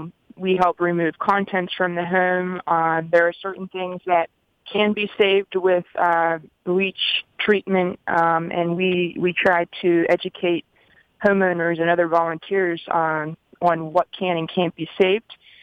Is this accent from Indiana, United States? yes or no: no; Franklin, Tennessee, United States; I am from the Franklin, Tennessee, just outside of Nashville.